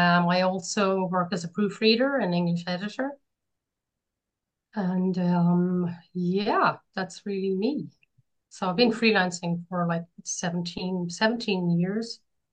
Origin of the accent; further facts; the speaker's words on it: Ireland; also born or lived in London; now in Barcelona, Spain; Barcelona since 2005. After spending about 12 years in London before that, I'm originally from Ireland, so you can detect from my accent and surname.